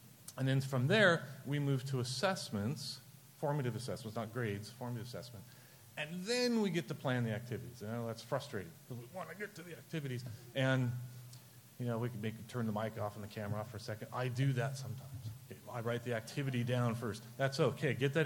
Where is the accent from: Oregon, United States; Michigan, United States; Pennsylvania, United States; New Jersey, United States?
Oregon, United States; I'm from Oregon, that just doesn't happen, we don't do that.